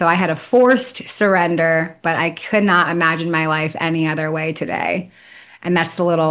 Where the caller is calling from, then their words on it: Brooklyn, New York, United States; My name's … I'm dialing in from Brooklyn, New York.